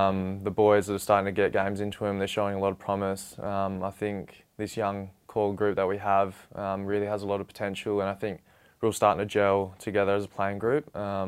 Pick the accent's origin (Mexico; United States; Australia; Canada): Australia; Bunbury, Western Australia; I have all my friends and family from here, so I'm from obviously from Bunbury, 2 hours away.